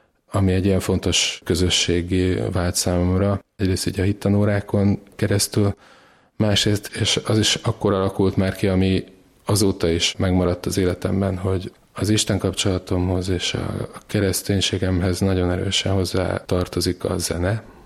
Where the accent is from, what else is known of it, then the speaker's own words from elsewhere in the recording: Budapest, Hungary; Nagytéténnyben nőttem fel